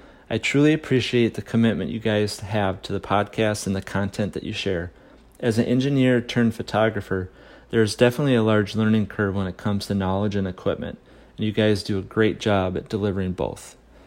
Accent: Memphis, Tennessee, United States; I'm from the Memphis, Tennessee area.

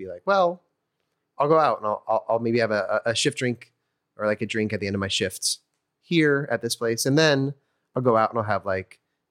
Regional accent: Iowa, United States; Detasseling and rock picking were like pretty regular things that I would do during the summers growing up in Iowa to make money.

